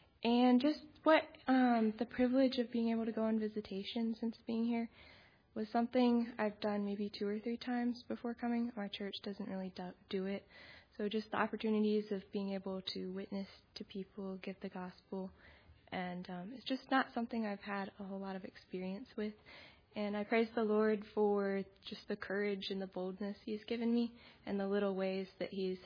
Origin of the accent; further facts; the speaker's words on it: Tyner, North Carolina, United States; I come from Tyner, North Carolina.